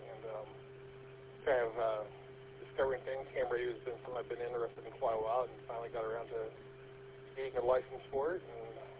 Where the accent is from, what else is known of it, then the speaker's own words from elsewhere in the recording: Kokomo, Indiana, United States; I grew up in Kokomo, and for several years, so I've been to that small little town.